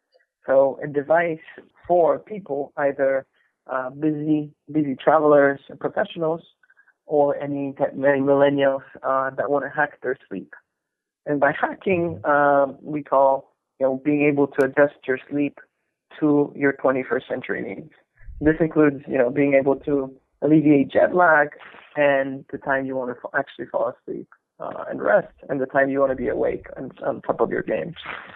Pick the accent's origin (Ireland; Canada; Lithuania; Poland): Poland; moved away as an adult; now in United States; I started at the University of Warsaw in my home country in Poland, and then transferred to a Cal State.